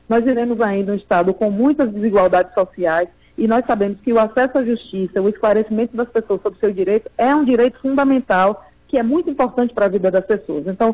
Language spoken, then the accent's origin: Portuguese; Campo Formoso, Bahia, Brazil; o destino vai me levar a inaugurar a sede da nossa instituição aí na minha cidade natal, Campo Formoso.